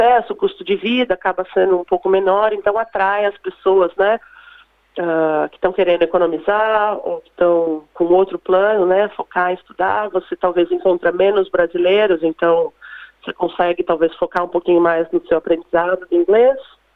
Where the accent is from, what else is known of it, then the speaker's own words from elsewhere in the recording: Brazil; moved away as an adult; also born or lived in England; now in Adelaide, Australia; Então, eu saí do Brasil há 14 anos, mais ou menos, em 2004, com a intenção de estudar inglês. Então, eu fui para a Inglaterra, fiquei lá 2, 3 anos estudando inglês.